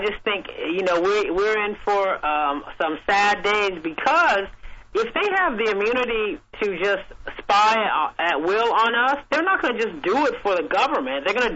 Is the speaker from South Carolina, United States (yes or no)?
no; California, United States; But let me tell you, because I'm from California, I just have a quick memory of her when Moscone